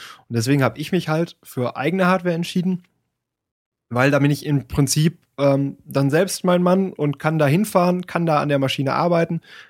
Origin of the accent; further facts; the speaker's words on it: Bielefeld, North Rhine-Westphalia, Germany; Ich komme aus Bielefeld